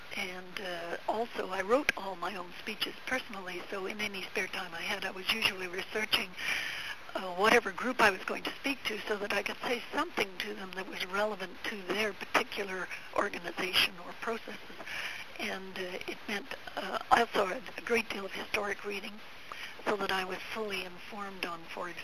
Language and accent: English; British Columbia, Canada; I tried to make it one that would give a rather a quick impression of who we are as British Columbians.